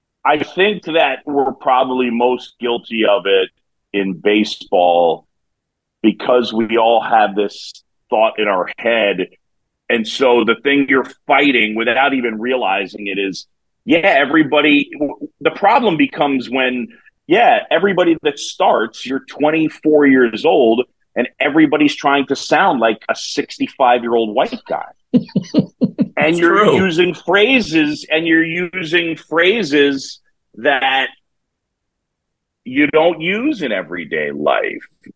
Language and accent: English; New York City, New York, United States; I grew up in New York City, you know, but I've always appreciated coming here.